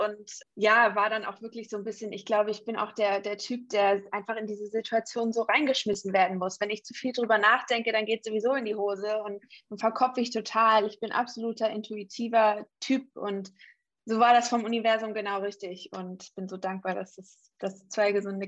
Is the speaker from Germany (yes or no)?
yes; Hamburg, Germany; also born or lived in abroad; ich bin aus Hamburg, gebürtig aus Hamburg. Ich habe viele, viele Jahre auch im Ausland gelebt, bin im Ausland auch zur Schule gegangen